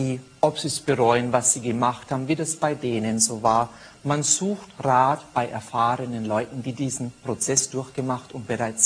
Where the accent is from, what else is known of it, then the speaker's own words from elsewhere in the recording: Zwiesel, Bavaria, Germany; born there; In Deutschland, im tiefsten bayerischen Wald, ein kleines Örtchen, 10.000 Seelen leben da, Zwiesel.